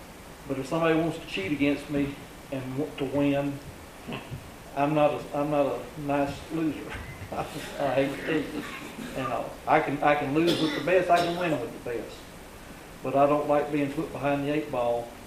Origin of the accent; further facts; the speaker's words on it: Tullahoma, Tennessee, United States; also born or lived in Lincoln County, Tennessee; My roots go back to this county almost 200 years now. I was born in Lynn County Hospital. And I was raised in Tullahoma, but I chose after I got out of school at UT and I ought to come back to Lincoln County to live.